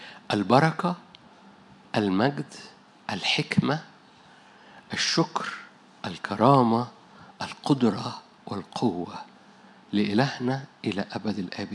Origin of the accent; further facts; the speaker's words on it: Egypt; عندنا في مصر في تعبير كده بايخ،